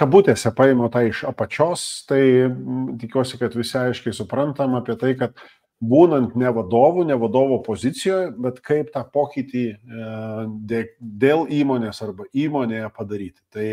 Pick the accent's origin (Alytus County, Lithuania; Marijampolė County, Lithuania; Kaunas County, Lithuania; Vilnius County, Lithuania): Marijampolė County, Lithuania; Marijampolė; aš iš Marijampolės